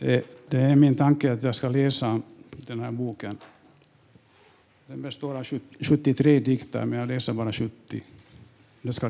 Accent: Vaasa, Ostrobothnia, Finland; Jag kommer från Österbotten, bott i Vasa hela min barndom och ungdom. Det är en svensk stad. Man kan naturligtvis tala om att det är en tvåspråkig stad. Där finns både finsktalande och svensktalande. Men man klarar sig på svenska.

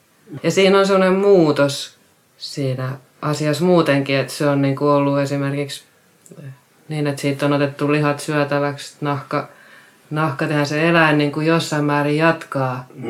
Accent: Rajamäki, Uusimaa, Finland; No mä oon kotoisin Rajamäestä, tuolta Nurmijärven kunnasta.

